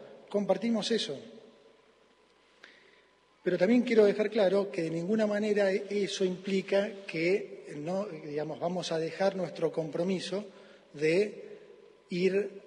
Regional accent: Argentina; como argentino quiero que pase

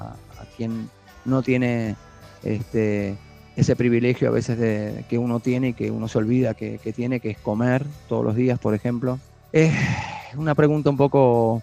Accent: Buenos Aires, Argentina; Yo me crié en el barrio de Almagro, en Argentina, en el mercado de Abasto

